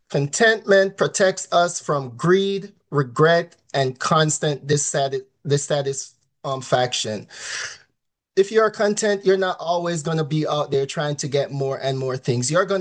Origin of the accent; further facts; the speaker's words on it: Jamaica; So like Nigel, I'm also from Jamaica.